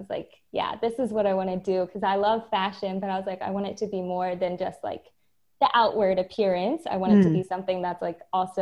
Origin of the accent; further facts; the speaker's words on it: Virginia, United States; Yeah, I was raised in Southern Virginia, but my father was born there.